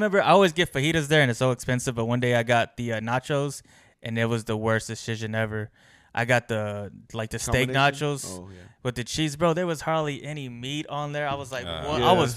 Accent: Texas, United States; I'm from Texas. I love me some

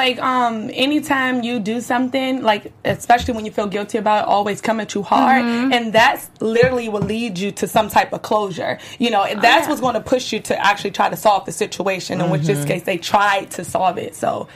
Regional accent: Chicago, Illinois, United States; Like, growing up in Chicago, that was the only people that they knew that wasn't broke, you know?

